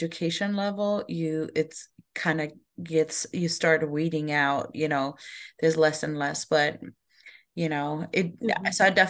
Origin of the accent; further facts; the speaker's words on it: Germany; And even, you know, I grew up in Germany.